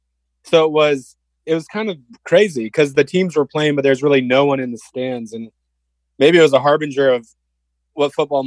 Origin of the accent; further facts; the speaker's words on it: Nebraska, United States; Nebraska, my favorite, you know, growing up in Nebraska, Husker football fan